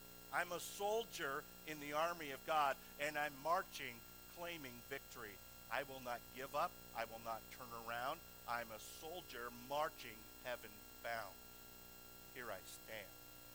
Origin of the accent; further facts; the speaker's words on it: United States; And, you know, I love being an American. I do. I really do.